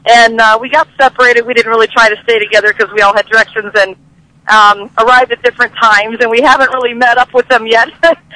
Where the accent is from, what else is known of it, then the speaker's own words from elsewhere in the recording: Champaign-Urbana, Illinois, United States; everybody's so happy when they find out that we're from Champaign-Urbana.